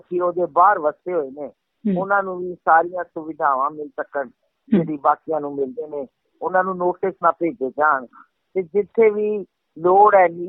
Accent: Chandigarh, India; ਮੈਂ ਚੰਡੀਗੜ੍ਹ ਦੀ ਓਰਿਜਨਲੀ ਜੀ, ਇੱਥੇ ਹੀ ਪੜ੍ਹੀ ਵੱਡੀ ਹੋਈ ਹਾਂ, ਇੱਥੇ ਹੀ ਪੜ੍ਹੀ ਲਿਖੀ ਹਾਂ, ਚੰਡੀਗੜ੍ਹ ਮੇਰਾ ਸ਼ਹਿਰ ਹੈ, ਮੇਰਾ ਹੋਮ ਟਾਊਨ ਹੈ, ਮੈਂ ਇੱਥੇ ਹੀ ਰਹਿੰਦੀ ਹਾਂ ਹੁਣ 5 ਸਾਲਾਂ ਤੋਂ

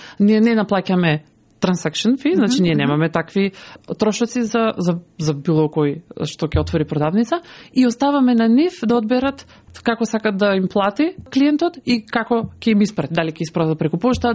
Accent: Bitola, Pelagonia, North Macedonia; moved away; Се доселивме, да. Јас сум од Битола, сопругот од Скопје.

